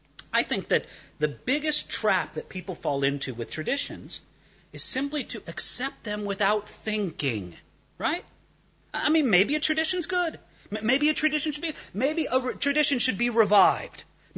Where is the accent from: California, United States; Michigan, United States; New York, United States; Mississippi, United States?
California, United States; And good heavens, I come from Southern California, you know.